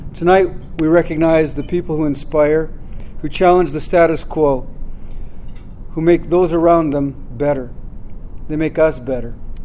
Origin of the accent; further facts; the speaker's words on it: Canada; as a Canadian, I get constantly amazed by some of the opportunities